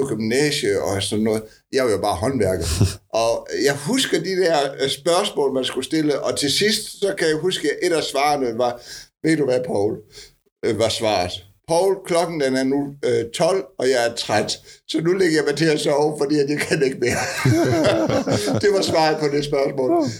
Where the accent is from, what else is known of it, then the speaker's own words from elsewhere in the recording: Region of Southern Denmark, Denmark; Jeg er jo rigtig sønderjyder. Jeg forstår det hele.